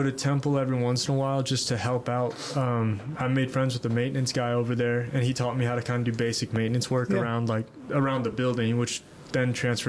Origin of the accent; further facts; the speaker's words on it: Atlanta, Georgia, United States; Yeah. So I'm from the Atlanta area. Our temple was in Roswell, Georgia.